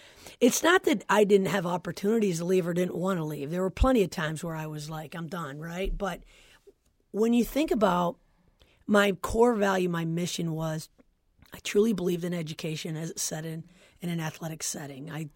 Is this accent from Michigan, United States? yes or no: yes; Flint, Michigan, United States; I mean, I'm from Flint. My mom still lives in Flint. My family's all here.